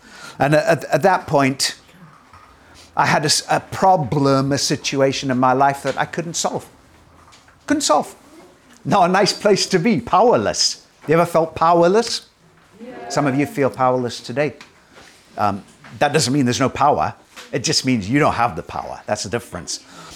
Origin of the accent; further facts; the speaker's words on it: Durban, KwaZulu-Natal, South Africa; born there; moved away as an adult; I was born in Durban, South Africa, quite a long time ago. I lived the first 24 or 5 years of my life in South Africa. I wasn't brought up as a Christian. I was brought up in a fairly sheltered home, a fairly academic home.